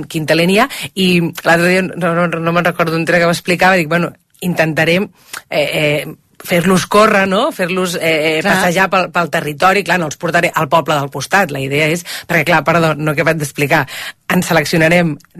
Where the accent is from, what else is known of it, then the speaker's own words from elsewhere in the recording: Barcelona, Catalonia, Spain; jo que sóc de Barcelona, tot i que ja no hi visc, fer concerts en un micropoble és molt divertit